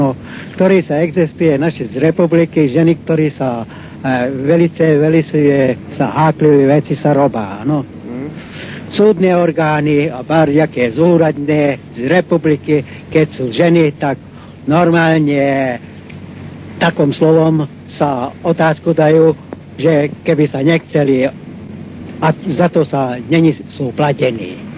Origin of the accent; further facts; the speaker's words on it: Komárno, Nitra Region, Slovakia; Slovak is a second language; Ja som z Komárny, z maďarskej z národnosti